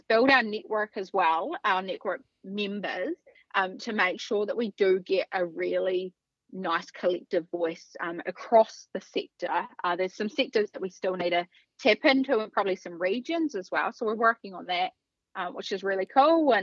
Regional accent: Southland, New Zealand; now in Canterbury, New Zealand; So I grew up in Southland and moved to Canterbury about 8 years ago, and I've been dairy farming for a few years now.

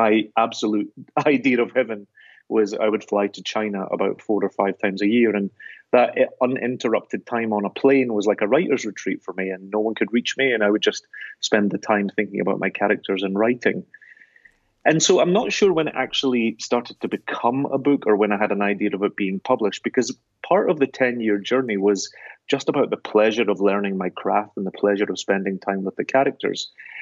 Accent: Scotland, United Kingdom; accent: Scottish; now in New York, United States; You can probably tell I'm a Scotsman by my accent, but for the past 20 years I've lived in New York.

